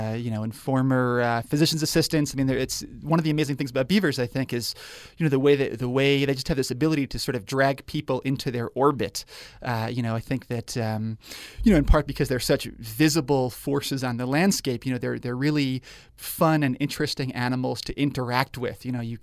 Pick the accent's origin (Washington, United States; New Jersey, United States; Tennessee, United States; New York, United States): New York, United States; I grew up in New York.